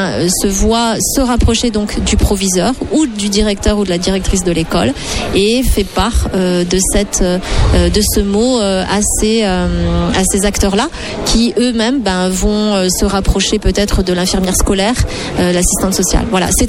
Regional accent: Nouvelle-Aquitaine, France; moi, je suis du Lot-et-Garonne.

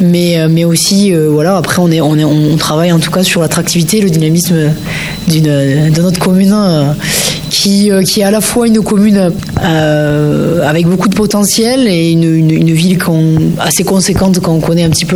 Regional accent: Vic-Fezensac, Occitanie, France; Je suis vicoise, j'ai grandi à Vic, j'ai passé toute mon enfance, toute ma scolarité à Vic-Fezensac.

